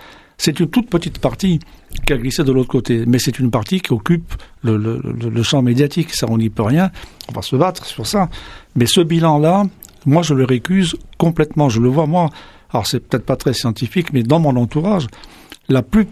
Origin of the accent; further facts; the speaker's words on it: France; l'essentiel chez nous en France, ce qui compte, c'est le premier tour de l'élection